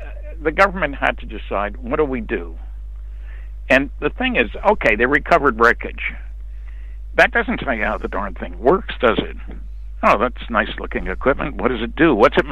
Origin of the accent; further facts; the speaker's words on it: New Jersey, United States; The contrast here to me, I grew up in New Jersey.